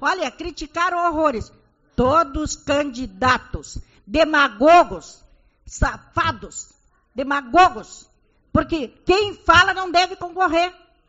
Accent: Uruguaiana, Rio Grande do Sul, Brazil; Eu vou falar Uruguaiana porque nós somos de Uruguaiana.

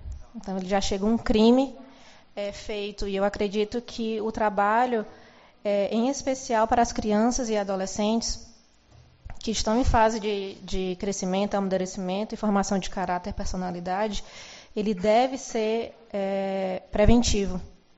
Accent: Ceará, Brazil; pelo meu sotaque, não sou daqui, sou do Ceará.

